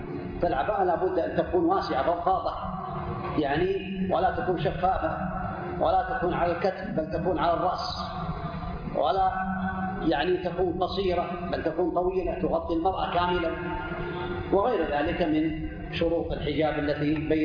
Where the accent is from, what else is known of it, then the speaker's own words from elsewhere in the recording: Saudi Arabia; عندنا في المملكة العربية السعودية